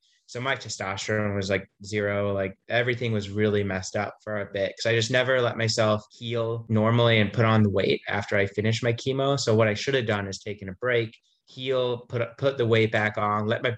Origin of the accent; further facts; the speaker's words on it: Geneva, Illinois, United States; now in Colorado Springs, United States; Professional triathlete, and I grew up in Geneva, Illinois, but now I base in Colorado Springs, Colorado.